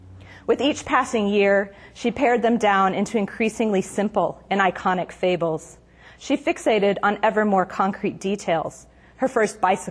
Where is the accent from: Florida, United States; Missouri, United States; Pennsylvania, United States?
Missouri, United States; now in California, United States; So I grew up Hapa in Missouri, not knowing what Hapa was at the time